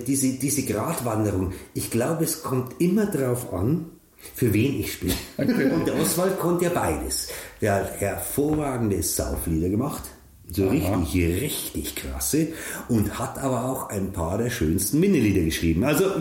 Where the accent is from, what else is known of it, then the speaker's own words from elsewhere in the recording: Bad Tölz, Bavaria, Germany; Also als wichtig, also für mich hier als Bayer, als Tölzer